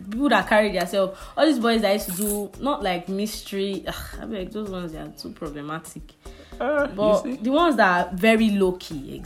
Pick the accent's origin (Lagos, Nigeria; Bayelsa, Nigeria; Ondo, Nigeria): Ondo, Nigeria; I'm from Ondo State too.